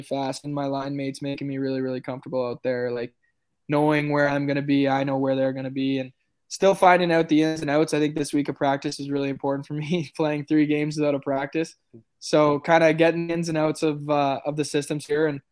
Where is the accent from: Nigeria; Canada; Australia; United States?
Canada; Oakville, Ontario; And yeah, like, we're both from Oakville, had a lot of connections right off the bat